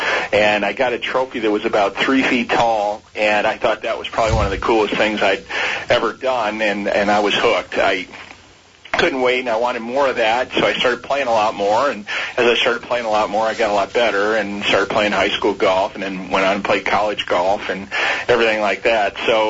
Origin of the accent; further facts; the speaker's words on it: Michigan, United States; Growing up in Michigan, playing hockey and baseball, you know, golf just wasn't my thing.